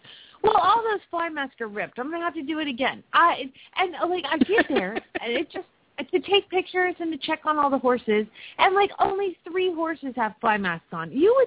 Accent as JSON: {"language": "English", "town": "Phoenix", "region": "Arizona", "country": "United States", "said": "from Phoenix, Arizona"}